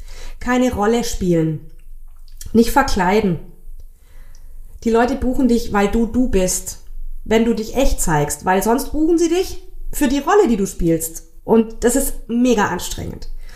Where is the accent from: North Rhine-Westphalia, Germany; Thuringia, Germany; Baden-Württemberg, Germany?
Baden-Württemberg, Germany; ich komme ja hier aus Schwaben, gell?